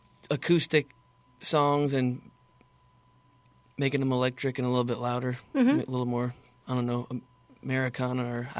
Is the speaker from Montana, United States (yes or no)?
no; Austin, Texas, United States; moved away; But I'm originally from Austin, Texas, and it was kind of hard to.